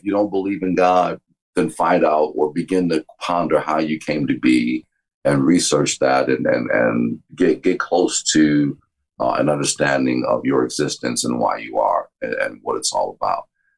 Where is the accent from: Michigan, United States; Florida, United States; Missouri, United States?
Michigan, United States; Detroit; I came from Detroit.